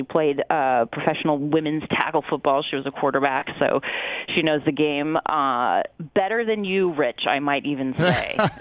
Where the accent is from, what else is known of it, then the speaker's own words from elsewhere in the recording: Chicago, Illinois, United States; I grew up in Chicago, as you know.